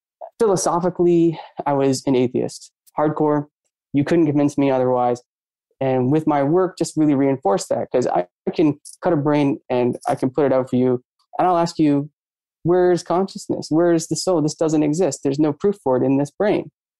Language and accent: English; Maine, United States; I grew up in Maine, or always around lakes and water, terrified of water, hate water.